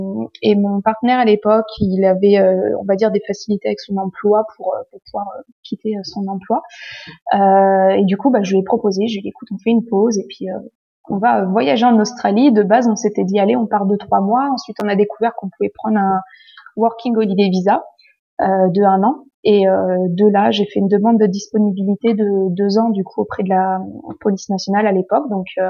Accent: Nancy, Grand Est, France; Moi, je suis de Nancy à la base.

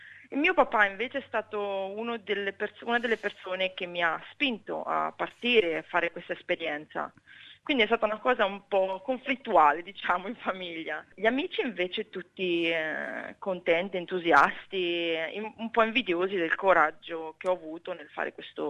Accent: Ancona, Marche, Italy; now in Perth, Australia; io vengo da Ancona, che è una città, diciamo, non è che sia proprio una metropoli.

